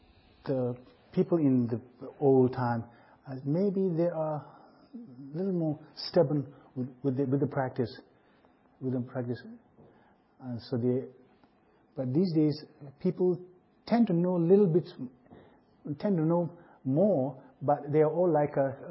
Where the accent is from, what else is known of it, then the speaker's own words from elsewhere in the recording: United States; born there; Being American, being born in America, and if you just live America, because the reason is I was born in America